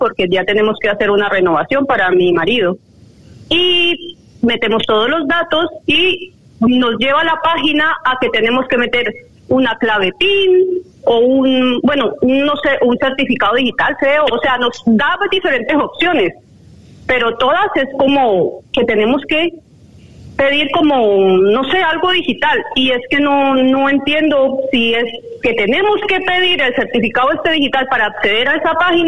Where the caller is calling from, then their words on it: Cuenca, Castilla-La Mancha, Spain; de Cuenca.